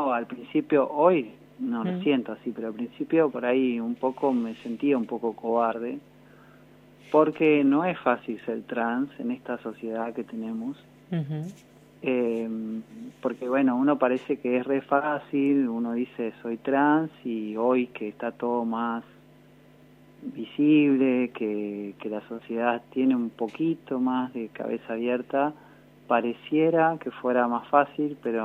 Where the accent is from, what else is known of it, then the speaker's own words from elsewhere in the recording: Caleufú, La Pampa, Argentina; born there; yo nací en Carufú, bueno, un pueblito acá de La Pampa, como todos sabrán, pero bueno, ahora hace ya más de... hace 30 años más o menos, no estoy muy seguro, pero que estoy acá en General Pico, sí, viviendo.